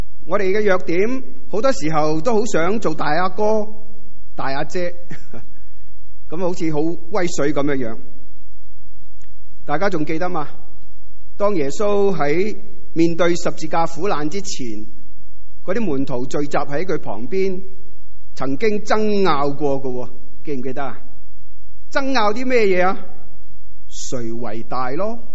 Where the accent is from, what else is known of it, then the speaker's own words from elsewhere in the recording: Hong Kong; 不要让福音只是停留在我们香港人、华人的中间。